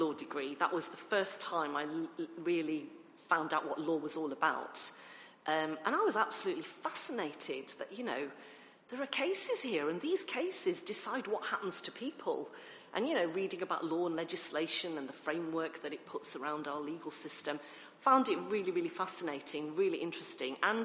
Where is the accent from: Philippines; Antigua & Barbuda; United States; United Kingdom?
United Kingdom; Bradford, Yorkshire and the Humber; I'm originally from Bradford, and I went to a state school.